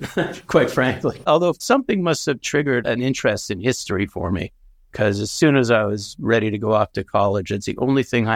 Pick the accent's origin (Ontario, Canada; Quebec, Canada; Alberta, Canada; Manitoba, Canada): Quebec, Canada; Montreal; I grew up in Montreal. My father was a Congregational rabbi. Growing up in Quebec in the 60s and 70s was interesting